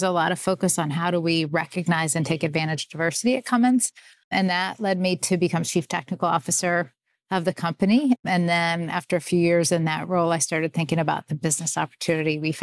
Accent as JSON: {"language": "English", "town": "Columbus", "region": "Indiana", "country": "United States", "tie": "born or raised there", "said": "I grew up in Columbus, Indiana. So being in the state of Indiana, of course, you know Purdue growing up."}